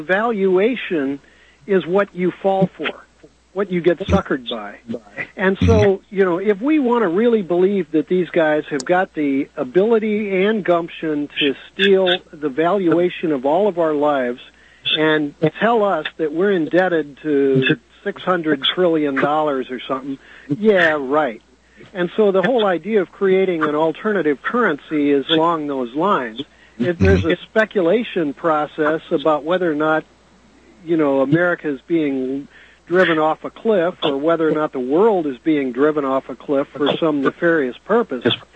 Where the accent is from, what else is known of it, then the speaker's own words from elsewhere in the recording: Missouri, United States; I was brought up outside of St. Louis, and I was familiar with this argument from an early age.